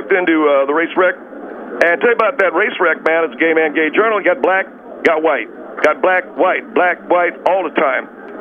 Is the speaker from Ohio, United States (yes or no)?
no; South Carolina, United States; And that's an old saying we used to say back where I come from. I come from South Carolina.